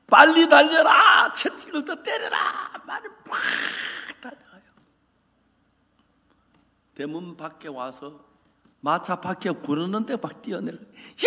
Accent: South Korea; 우리는 한국 사람들

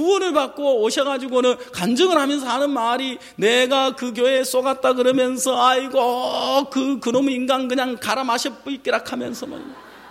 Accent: Jeolla, South Korea; 이거 우리 고향에서 그냥 평상시 늘 쓰는 말이거든. 그 뭐 정말 늘 쓰는 말이에요. 전라도에서

